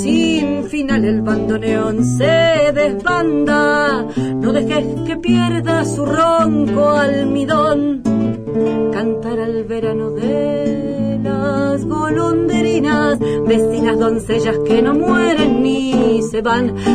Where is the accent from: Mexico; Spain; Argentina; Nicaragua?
Argentina; Lomas del Millón, Buenos Aires; Y yo soy de Lomas del Millón.